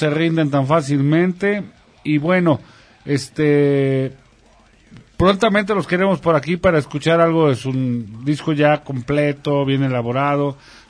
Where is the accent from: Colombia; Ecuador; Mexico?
Mexico; Somos mexicanos